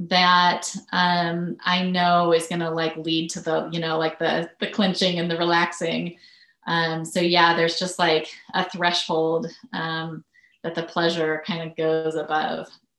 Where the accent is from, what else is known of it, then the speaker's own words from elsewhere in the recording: United States; born there; I'm bisexual, and I was born in the United States.